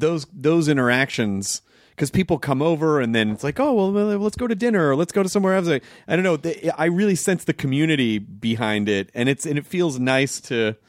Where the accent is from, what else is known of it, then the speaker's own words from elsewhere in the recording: Kentucky, United States; born there; also born or lived in Florida / Arkansas / Memphis; I moved. I was born in Kentucky and then lived in Florida for a couple of years. And then when I was like 8, we moved to Arkansas for 6 months and then Memphis